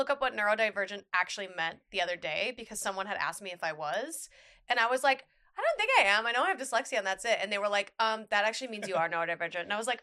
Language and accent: English; Minnesota, United States; And I'm originally from Minnesota, but like I did my first convention in Orlando when I worked for the Walt Disney World Company.